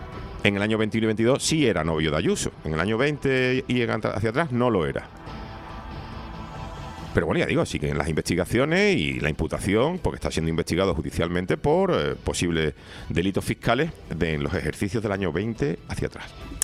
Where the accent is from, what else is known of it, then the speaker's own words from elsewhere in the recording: Spain; a mí ya como ciudadano español me da vergüenza